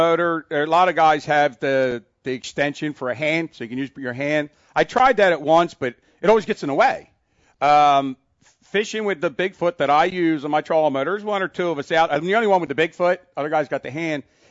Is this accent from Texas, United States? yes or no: no; New Jersey, United States; Because, you know, growing up in South Jersey, and I remember it's exciting now today to see so many. You know, I live in Williamstown, not too far from you.